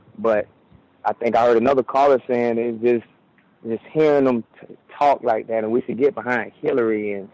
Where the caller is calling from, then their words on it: Florida, United States; I'm calling from Ground Zero … from South Florida.